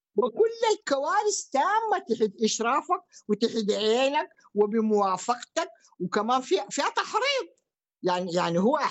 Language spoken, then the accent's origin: Arabic; Sudan; ونحن كشعب سوداني